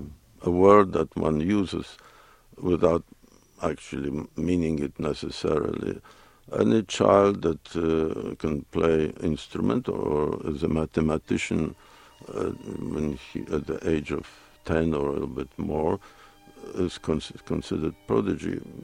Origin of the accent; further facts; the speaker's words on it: Moscow, Russia; also born or lived in Poland; I was born in Poland, but it was at when the First World War broke out, and my parents moved to Russia, running away, so to say, from the Germans. And we were in Moscow